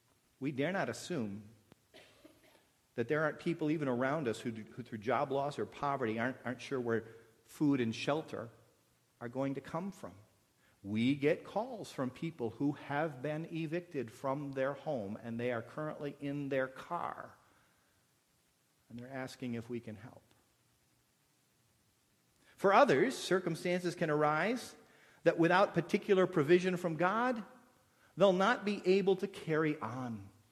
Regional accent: Flint, Michigan, United States; I grew up in Flint. I knew even back then you don't drink the Flint River.

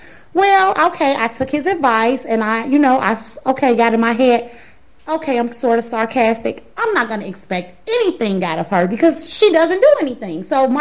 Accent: Chicago, Illinois, United States; Hey everybody … I'm from Chicago.

